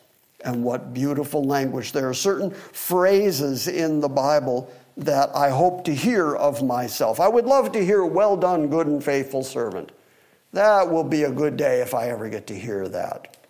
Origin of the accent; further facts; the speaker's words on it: Detroit, Michigan, United States; born there; no, I was born in Detroit. That'd be me.